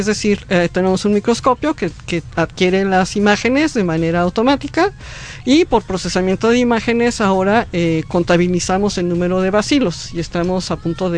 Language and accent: Spanish; Mexico; yo estuve en Perú, como dije, soy mexicana y soy visitante, profesor extranjero.